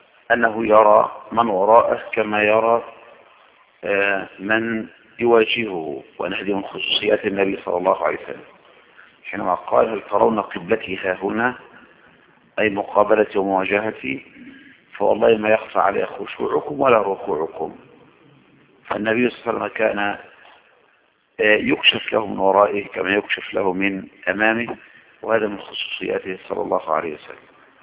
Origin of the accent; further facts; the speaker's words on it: Egypt; أما أنا من هنا من مصر